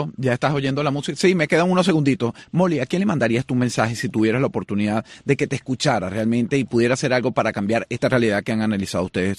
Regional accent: Venezuela; Perspectivas que tenemos nosotros como venezolanos, analistas, expertos

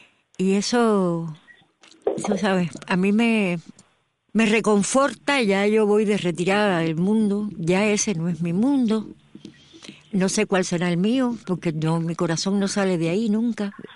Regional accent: Cuba; moved away; Tener que salir de Cuba, ya va a ser 30 años casi que yo salí de Cuba.

